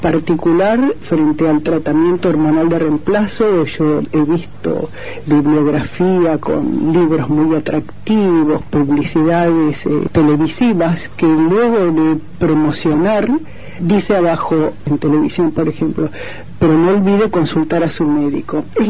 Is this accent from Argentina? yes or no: yes; Argentina; soy de la República Argentina y me intereso por los problemas sociales